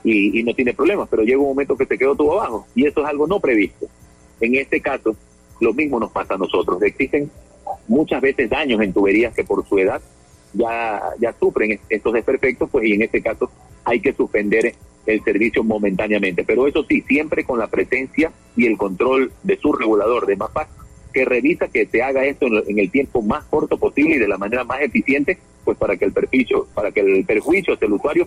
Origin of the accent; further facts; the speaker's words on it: Guayaquil, Guayas, Ecuador; lo que tenemos que, como guayaquileños, tener seguros y tener esta tranquilidad